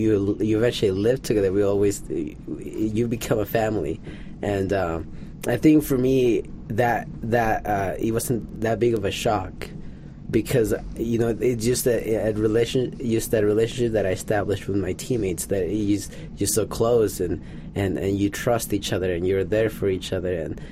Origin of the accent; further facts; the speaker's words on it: Mexico City, Mexico; I come from Mexico City.